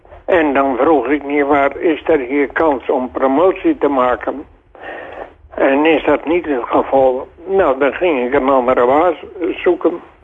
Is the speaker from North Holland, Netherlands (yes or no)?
yes; Hilversum, North Holland, Netherlands; born there; moved away as an adult; waar ik ben geboren in Hilversum en daar kon je geen huis krijgen. En toen ik dus 25 was, ben ik getrouwd.